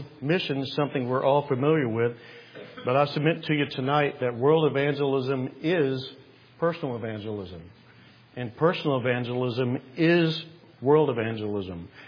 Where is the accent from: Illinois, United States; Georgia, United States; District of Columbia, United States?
Georgia, United States; We are from South Georgia